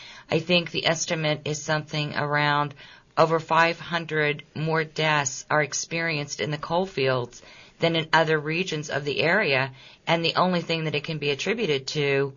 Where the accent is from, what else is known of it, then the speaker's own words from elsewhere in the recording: West Virginia, United States; I grew up in West Virginia.